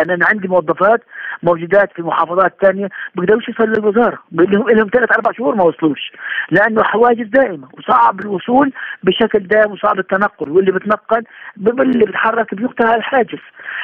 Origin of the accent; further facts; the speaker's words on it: Jenin, West Bank, Palestine; في عندنا في جنين في تهجير